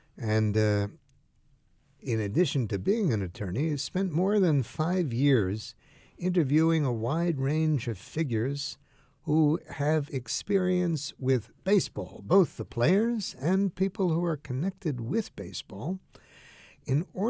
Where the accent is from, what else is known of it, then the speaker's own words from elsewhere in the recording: United States; Well, you know, I'm an American, so you can't be an American, I think, and not be influenced by baseball